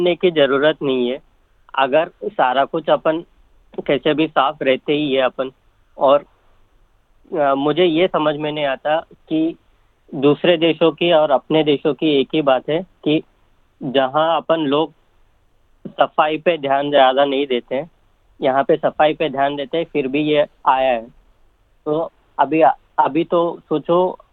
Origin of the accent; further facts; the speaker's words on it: Hyderabad, Telangana, India; मैं हैदराबाद से हूँ